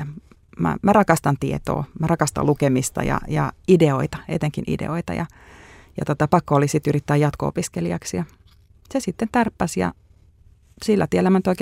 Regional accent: Espoo, Uusimaa, Finland; also born or lived in Helsinki; Mä oon syntynyt Espoossa ja asuttiin Espoossa.

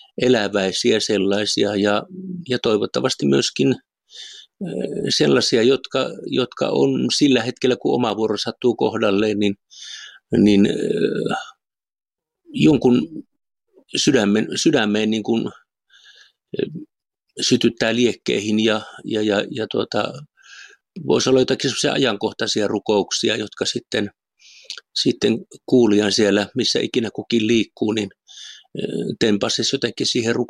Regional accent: Äänekoski, Central Finland, Finland; also born or lived in South Ostrobothnia; now in Oulu, Finland; mä oon kyllä syntynyt ja 18 ensimmäistä vuottani elänyt tuolla Keski-Suomessa Jyväskylän Liepeellä Äänekoskella, eli sieltä on ponnistanut maailmalle ja tullut tänne pohjoisiin.

